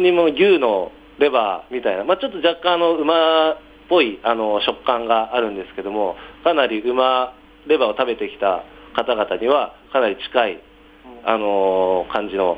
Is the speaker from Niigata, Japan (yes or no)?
yes; Niigata, Japan; 僕新潟出身なので